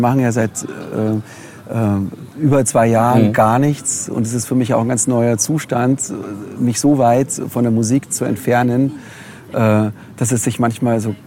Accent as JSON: {"language": "German", "town": "Munich", "region": "Bavaria", "country": "Germany", "tie": "born or raised there", "said": "ich bin in München aufgewachsen, in Leim, Neuaubing."}